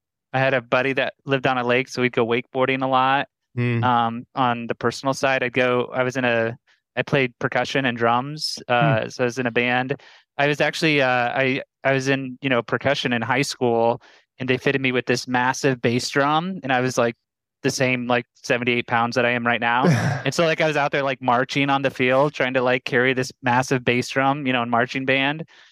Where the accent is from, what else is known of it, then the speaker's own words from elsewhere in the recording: Omaha, Nebraska, United States; also born or lived in Boulder, Colorado; Omaha, Nebraska. Oh. 29 years, born and raised. Moved out to Colorado, Boulder, Colorado, represent for 7 years.